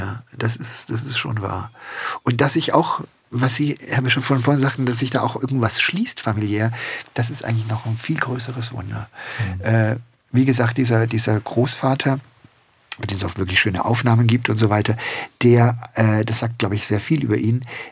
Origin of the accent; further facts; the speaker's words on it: Swabia, Germany; Und ich sitze dann in den 60er Jahren als kleines Kind im Schwäbischen und meine Mutter am Klavier